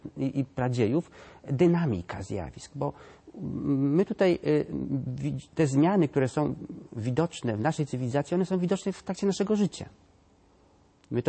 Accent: eastern Poland, Poland; Przepraszam tutaj, ale sam jestem ze Wschodniej, więc mogę mówić.

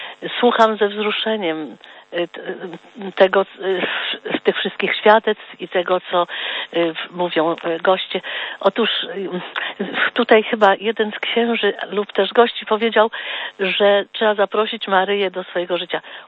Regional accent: Warsaw, Masovian Voivodeship, Poland; born there; ja urodziłam się 3 sierpnia, 7 lat po wojnie, w zdruzgotanej Warszawie

